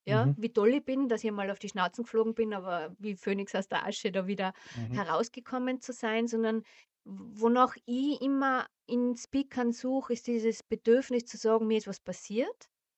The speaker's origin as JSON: {"language": "German", "country": "Austria", "said": "es ist schon so eine Grundhaltung da bei uns in Österreich"}